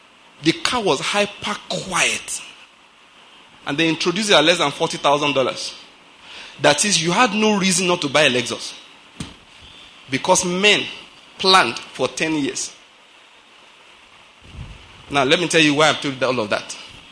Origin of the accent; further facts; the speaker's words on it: Nigeria; you know, I'm a Nigerian. I'm a black man.